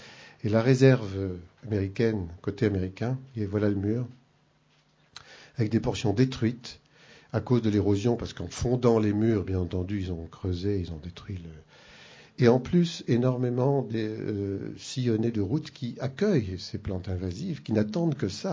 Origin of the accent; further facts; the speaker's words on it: Provence-Alpes-Côte d'Azur, France; Peut-être que le chêne vert chez nous, dans le Vaucluse